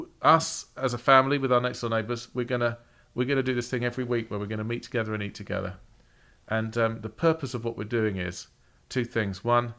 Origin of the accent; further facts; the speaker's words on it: England, United Kingdom; for us, we're English.